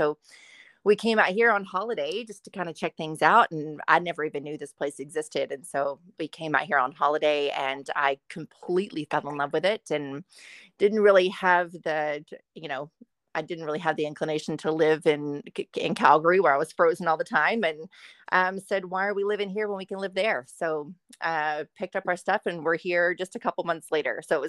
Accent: Texas, United States; moved away as an adult; now in Canada; I am from the South. That's right. Yeah, most of my life spent in Texas.

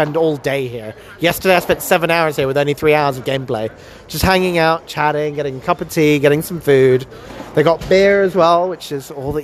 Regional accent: Spain; I grew up in Spain

